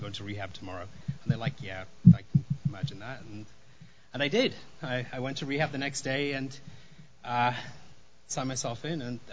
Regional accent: Wales, United Kingdom; moved away as an adult; now in Las Vegas, United States; And technically, I'm not from Las Vegas. I moved here on a slight geographical location move about 10 years ago from the UK, from Wales.

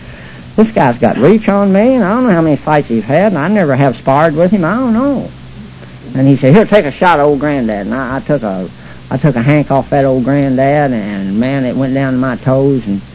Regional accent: Kentucky, United States; I'm from Kentucky, where they make bourbon whiskey, and I love it.

